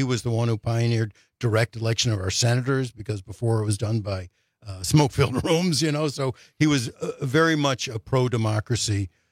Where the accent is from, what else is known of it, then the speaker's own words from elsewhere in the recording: Highland Park, Illinois, United States; born there; I was born in Highland Park, Illinois, the northern suburbs.